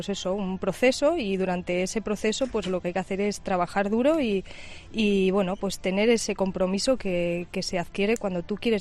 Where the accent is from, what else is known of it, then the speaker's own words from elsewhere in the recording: Villamesías, Extremadura, Spain; yo soy del equipo de mi pueblo, de Villamesías.